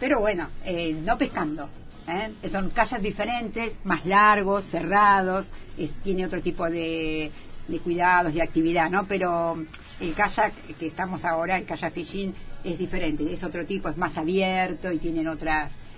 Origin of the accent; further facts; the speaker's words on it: Buenos Aires, Argentina; si bien somos de Buenos Aires